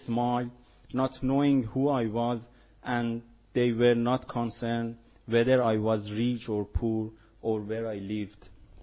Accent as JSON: {"language": "English", "country": "Iran", "second_language": "English", "moved": "yes", "said": "I'm from Iran."}